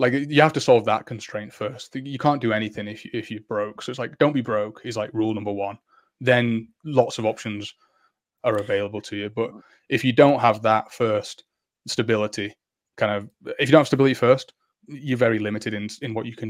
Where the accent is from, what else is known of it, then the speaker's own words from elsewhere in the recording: Warrington, North West England, United Kingdom; born there; So, growing up, I was born in Warrington, so I'm halfway between the two, right?